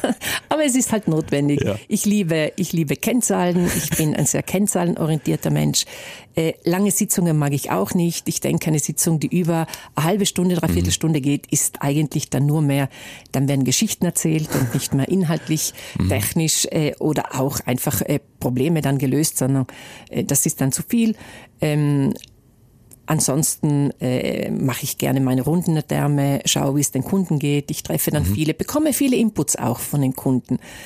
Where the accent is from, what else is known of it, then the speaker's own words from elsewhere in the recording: Trentino-Alto Adige, Italy; Ich komme ja aus dem Arntal ursprünglich. Ich bin im Arntal in einem Dorf von fast 1000 Metern aufgewachsen und bin heute noch ein sehr Naturmensch.